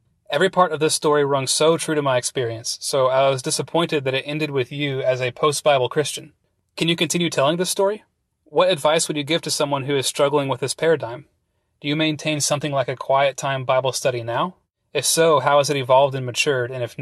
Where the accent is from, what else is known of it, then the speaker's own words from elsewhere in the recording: Denton, Texas, United States; from Denton, Texas.